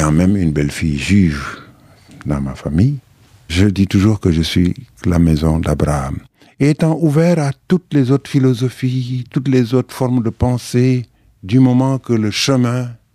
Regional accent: Saint-Louis, Senegal; also born or lived in Louga; j'ai été élevé à Saint-Louis, mais comme vous l'avez rappelé au début de cette émission, je suis né à Louga.

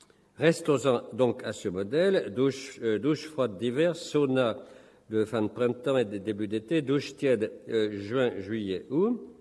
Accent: Normandy, France; Je suis normand et je revois tous les étés chez mes parents, c'était la même chose.

